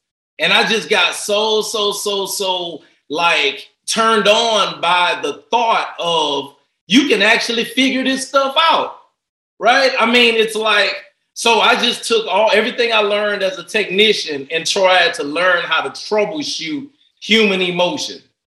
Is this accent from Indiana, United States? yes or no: no; Port Arthur, Texas, United States; I'm from Port Arthur, Texas, right? But I was hard or nothing. I was like Steve Urkel of Port Arthur, right?